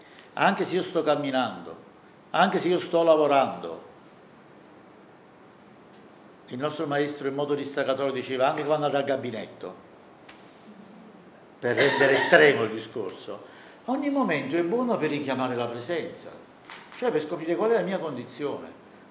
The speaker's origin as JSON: {"language": "Italian", "town": "Naples", "region": "Campania", "country": "Italy", "said": "Per esempio, io sono napoletano, Napoli c'è molto traffico, come voi sapete."}